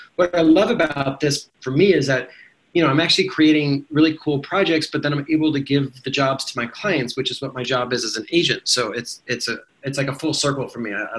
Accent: Santa Monica, California, United States; Born and raised in Santa Monica.

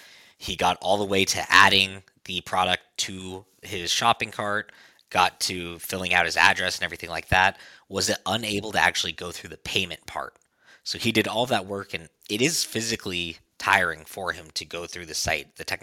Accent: California, United States; A majority does come from California. I'm from California.

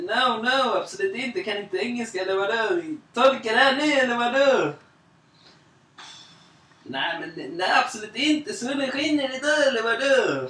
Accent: Sweden; born there; Jag är född i Sverige

